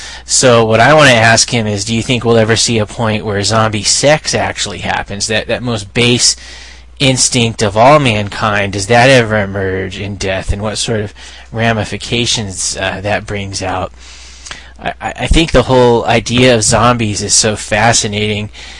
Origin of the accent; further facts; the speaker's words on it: Hayward, California, United States; Hey, I spent most of my life growing up in Hayward, California there, so a fellow homeboy